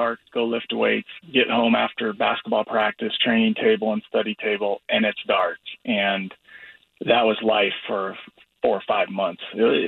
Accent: Eugene, Oregon, United States; growing up in Eugene, I'm obviously going to games all the time.

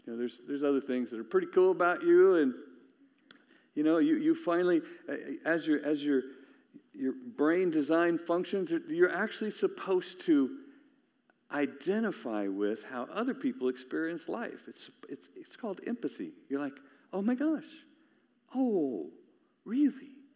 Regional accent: California, United States; I'm from California. I don't know any Ohio State fans.

